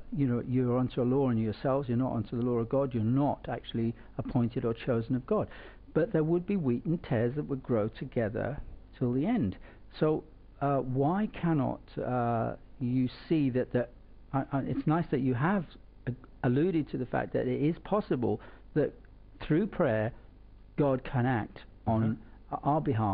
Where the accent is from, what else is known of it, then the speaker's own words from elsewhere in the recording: England, United Kingdom; I'm an Englishman with so much skepticism and doubt.